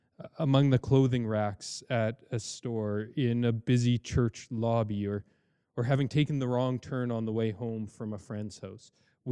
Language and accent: English; Edmonton, Alberta, Canada; I'm from Edmonton, so I think that's why it's caught my eye.